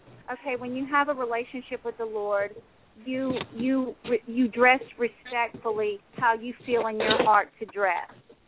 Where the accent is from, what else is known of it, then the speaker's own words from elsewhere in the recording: New Orleans, Louisiana, United States; I'm from the NOLA area.